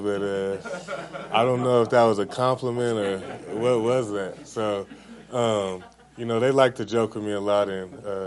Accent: Tulare, California, United States; I can definitely take that back to, you know, my hometown of Tulare, California.

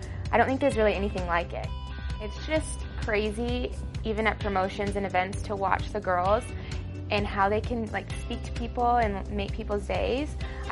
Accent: Fruita, Colorado, United States; I'm from Fruita, Colorado, and I'm a rookie this year.

